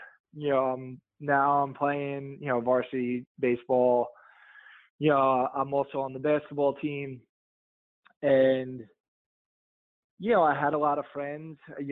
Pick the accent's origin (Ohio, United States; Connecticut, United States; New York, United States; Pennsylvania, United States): New York, United States; Staten Island; my sobriety date is August 28th, 2012. I was born in New York. I was born in Staten Island, New York.